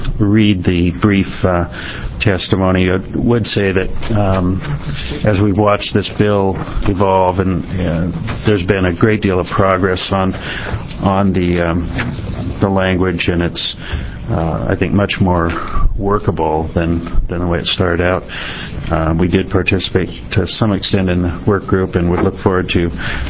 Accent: Oregon City, Oregon, United States; I'm actually from Oregon City, but I lobby for the Confederated Tribes of Warm Springs Reservation of Oregon.

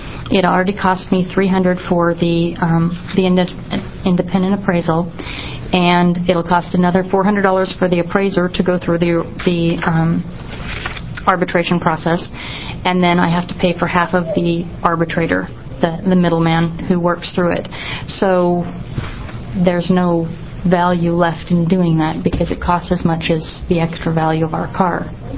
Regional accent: Oregon, United States; I'm from Clackamas County.

